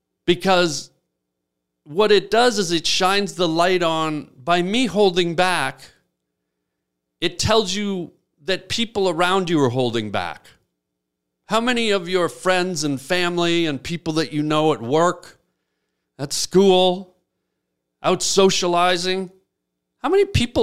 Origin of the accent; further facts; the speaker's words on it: Canada; moved away; I came to this country because of what it stood for, the freedom. I came from Canada.